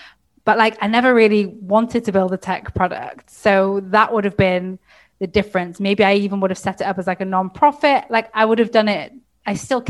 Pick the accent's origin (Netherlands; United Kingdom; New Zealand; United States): United Kingdom; Manchester, North West England; I'm from Manchester.